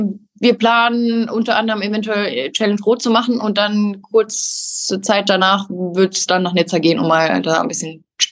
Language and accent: German; Saarland, Germany; ich bin ja im Saarland groß geworden und es sind ja nur 10 Kilometer bis zur französischen Grenze.